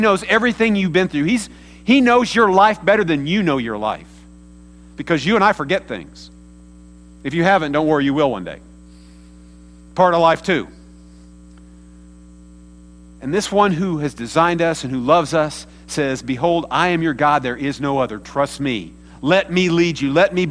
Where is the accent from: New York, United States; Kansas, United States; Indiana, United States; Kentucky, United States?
Kansas, United States; how did I end up with a family in Kansas when I was born in Kansas City that didn't have any money, that adopted me as a child?